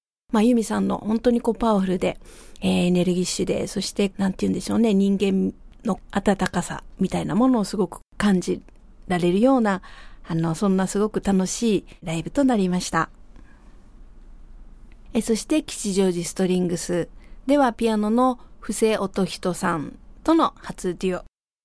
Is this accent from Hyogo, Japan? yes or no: yes; Kobe, Hyogo, Japan; 私が神戸出身なんですけれども